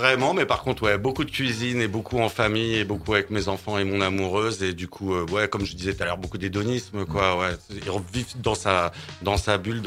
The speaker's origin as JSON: {"language": "French", "town": "Paris", "region": "Île-de-France", "country": "France", "said": "De toute façon, j'aime bien les Parisiens. Je suis parisien aussi."}